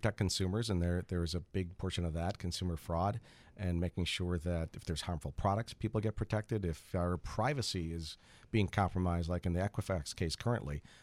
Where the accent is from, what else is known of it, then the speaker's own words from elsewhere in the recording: Chicago, Illinois, United States; also born or lived in Oak Lawn; I grew up in Roseland. I was actually born in Oak Lawn, Illinois, at Christ Hospital, but I grew up in Roseland.